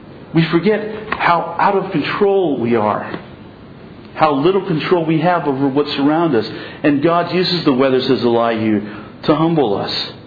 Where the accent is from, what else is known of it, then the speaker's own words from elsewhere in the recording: Pennsylvania, United States; now in Southern California, United States; You know, I'm from Pennsylvania. I know storms, and we don't have too many of them here in Southern California.